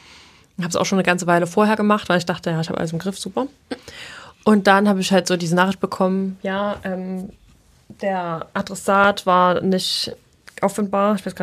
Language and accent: German; Saxony, Germany; das im Erzgebirge stattgefunden hat, also da, wo ich herkomme.